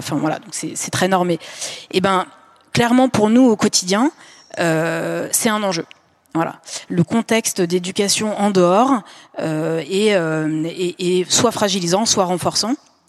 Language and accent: French; Lyon, Auvergne-Rhône-Alpes, France; On est de Lyon et les autres sont dans la banlieue plutôt favorisée lyonnaise.